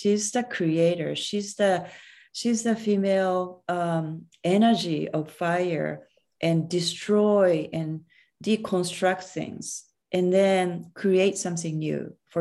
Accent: Japan; This is a very strong connection I feel, maybe because I'm from Japan.

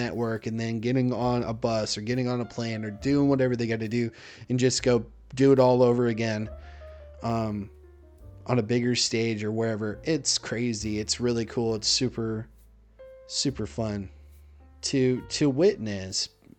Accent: Alabama, United States; also born or lived in Maine; those who know me know that I was born in Maine, and I moved down here when I was like in fourth grade into the Southeast, into specifically Alabama.

